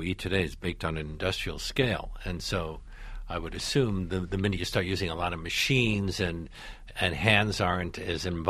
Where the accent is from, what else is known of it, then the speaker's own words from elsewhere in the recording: Brooklyn, New York, United States; When I was a kid growing up in Williamsburg, Brooklyn, there were lots of local bakeries.